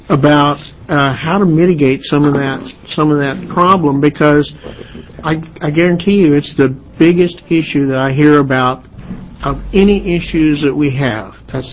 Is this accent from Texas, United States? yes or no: no; Hillsboro, Oregon, United States; I'm from Hillsboro, and as you probably know, there's one of the major topics of conversation in Hillsboro is the effect of the Hillsboro Airport on quality of life.